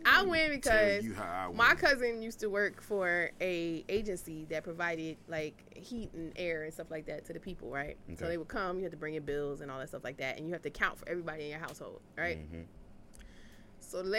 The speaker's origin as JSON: {"language": "English", "town": "Cincinnati", "region": "Ohio", "country": "United States", "said": "Yeah, I never met a Jamal. I'm from Ohio. I don't know."}